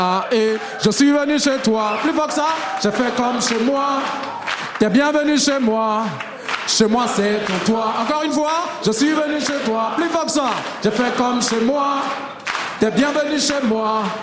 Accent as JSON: {"language": "French", "country": "Burkina Faso", "said": "je suis burkinabé, je vais rester ici jusqu'à la fin de mes jours."}